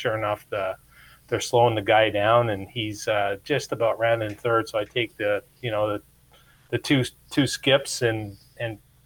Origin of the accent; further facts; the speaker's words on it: Cornwall, Ontario, Canada; growing up in Cornwall, a bunch of hockey dads, basically, including my dad